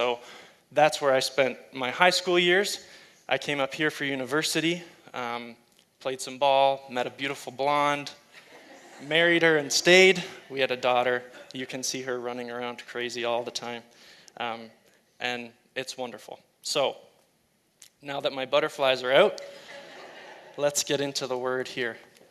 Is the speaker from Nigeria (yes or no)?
no; Heidelberg, Ontario, Canada; I grew up in Heidelberg, which is just out by St. Jacob's, spent most of my childhood there.